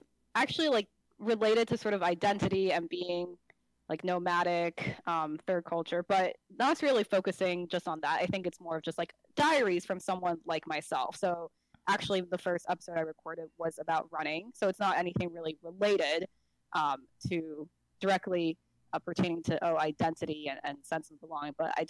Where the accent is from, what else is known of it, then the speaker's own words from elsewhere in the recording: Taiwan; also born or lived in South Africa; now in New York, United States; I'm currently based in New York. My parents are from Taiwan. I am from Taiwan, Taiwanese citizen, but I was born in South Africa. So I'm actually also South African citizen. And I moved around a lot because my dad used to be a diplomat for Taiwan.